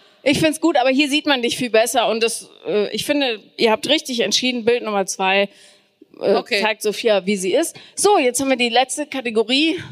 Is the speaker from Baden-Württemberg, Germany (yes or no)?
no; Bonn, North Rhine-Westphalia, Germany; ich bin ja im Kölner Raum, also ich bin in Bonn aufgewachsen.